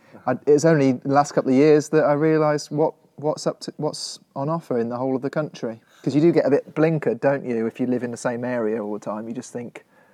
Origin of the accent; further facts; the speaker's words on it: South West England, United Kingdom; accent: West Country; also born or lived in Somerset; Dorset originally, yeah. North Dorset.